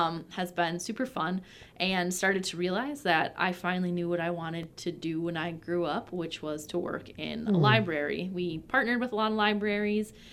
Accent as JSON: {"language": "English", "town": "Seymour", "region": "Wisconsin", "country": "United States", "tie": "born or raised there", "said": "I was born and raised in Wisconsin, okay. A small town close to Green Bay, Seymour, home of the hamburger."}